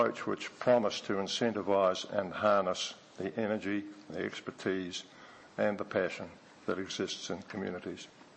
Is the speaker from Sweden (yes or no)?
no; Maniototo, Otago, New Zealand; I'm a farmer from Maniototo